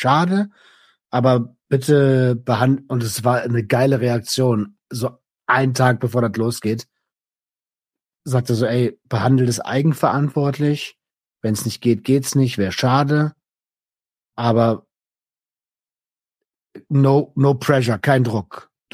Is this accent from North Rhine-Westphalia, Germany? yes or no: no; Berlin, Germany; Ja, meine Heimatstadt und dann am Brandenburger Tor sprechen zu dürfen.